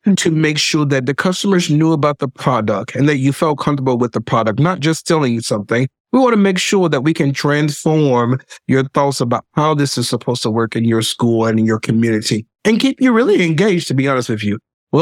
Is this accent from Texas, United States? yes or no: no; Vicksburg, Mississippi, United States; also born or lived in New York; I hail from the historic city of Vicksburg, Mississippi. So I'm from the South, originally from New York. So it's kind of interesting that sometimes you'll listen to me, you're like, he's not speaking Southern. He's like in between.